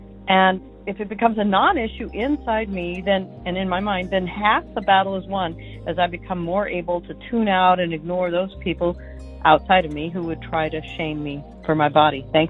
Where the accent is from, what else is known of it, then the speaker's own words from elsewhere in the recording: Eugene, Oregon, United States; from Eugene, Oregon